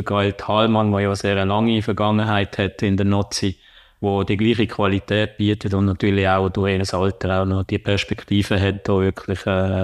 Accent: Switzerland; für uns als Schweizer

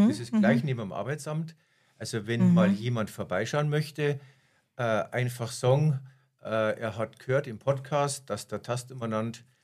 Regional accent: Traunstein, Bavaria, Germany; Und so bin ich dann in meiner Heimatstadt Traunstein im Jahre 1989

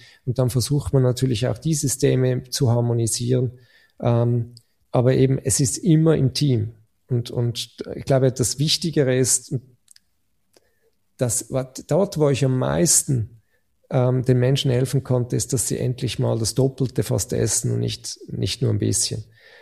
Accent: Switzerland; wenn ich als Schweizer den Österreicherinnen und Österreichern helfe, bessere Sportler zu machen.

